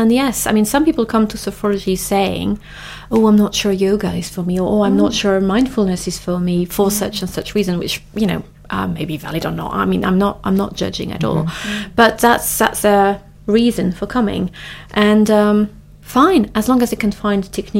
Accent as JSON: {"language": "English", "country": "France", "said": "We come from France. We stop everything in August."}